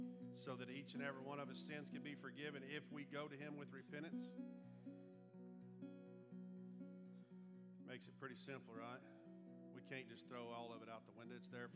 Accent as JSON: {"language": "English", "town": "Sea City", "region": "Texas", "country": "United States", "tie": "born or raised there", "said": "we were in Abilene, and I grew up in Sea City"}